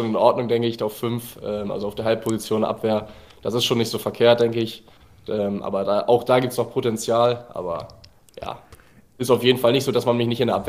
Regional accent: Bremen, Germany; ich komme ja aus Habenhausen, aus Bremen, das ist so ein kleines Dorf quasi am Stadtrand

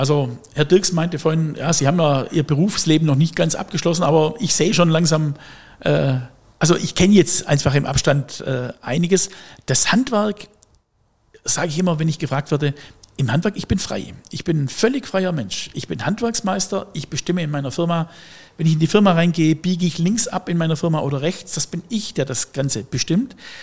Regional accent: Baden-Württemberg, Germany; Und als Schwabe, man braucht nicht viel Geld.

